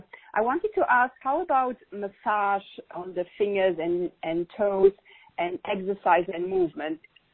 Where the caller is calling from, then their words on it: Singapore; Yeah, I'm calling from Singapore.